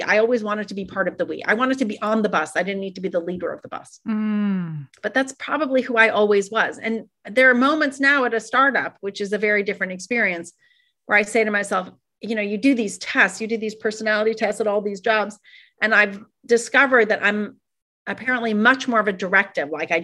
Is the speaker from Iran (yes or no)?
yes; Iran; now in United States; I moved here in the States in the middle of the hostage crisis. Now, I was fortunate and I didn't have an accent, but I was definitely from Iran, right?